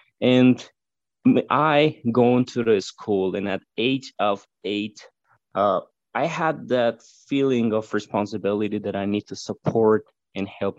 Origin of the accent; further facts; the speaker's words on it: Kabul, Afghanistan; I was born in 1994 in Kabul.